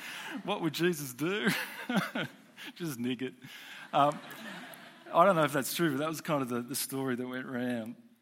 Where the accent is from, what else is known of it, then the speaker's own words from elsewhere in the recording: Sydney, New South Wales, Australia; I grew up in Sydney and went to a Christian high school there back in the 90s.